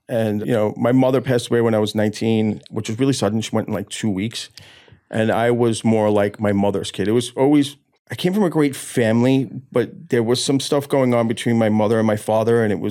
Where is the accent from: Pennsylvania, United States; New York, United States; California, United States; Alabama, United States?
New York, United States; Queens; I grew up in Queens. I have an older brother, you know, a father who had a business and a mother.